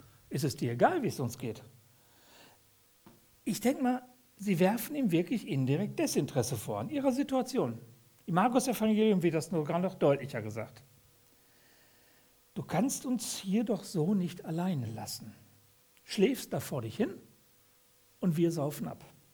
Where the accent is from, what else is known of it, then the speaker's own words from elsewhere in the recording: North Rhine-Westphalia, Germany; Bei uns im Ruhrgebiet würde man sagen, boah ey, der hat voll was am Kasten, ne?